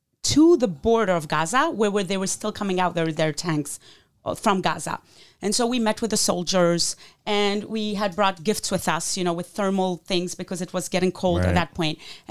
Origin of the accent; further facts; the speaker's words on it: DR Congo; I grew up in Congo, Africa.